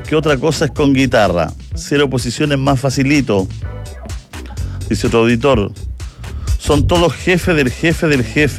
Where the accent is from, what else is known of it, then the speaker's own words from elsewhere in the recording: Las Condes, Santiago Metropolitan Region, Chile; de las Condes